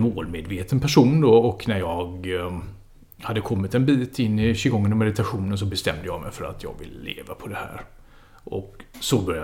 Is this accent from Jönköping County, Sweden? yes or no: no; Gothenburg, Västra Götaland County, Sweden; now in Skåne, Sweden; Jag är 45 år, från Göteborg från början, boendes i Skåne.